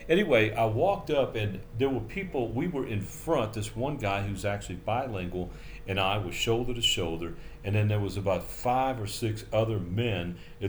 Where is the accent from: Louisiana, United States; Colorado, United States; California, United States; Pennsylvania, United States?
Louisiana, United States; New Orleans; moved away; I'm from New Orleans. I didn't get saved till I moved away from there. And then I've been back there.